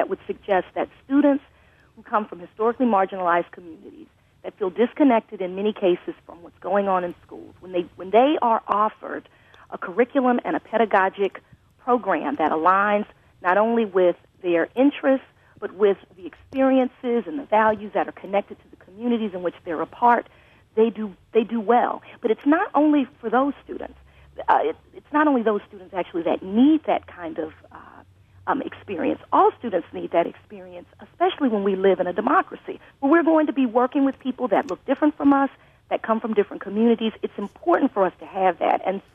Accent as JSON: {"language": "English", "region": "Texas", "country": "United States", "said": "Speaking of that, I'm actually from Texas, but went to school at the University of Wisconsin-Madison, so I'm very familiar with the Union."}